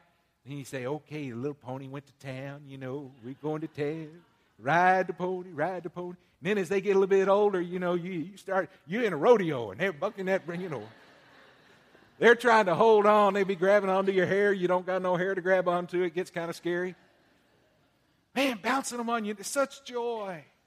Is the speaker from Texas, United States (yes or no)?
yes; West, Texas, United States; I can do all things not because I'm a Texan. I can do all things not because I'm from West.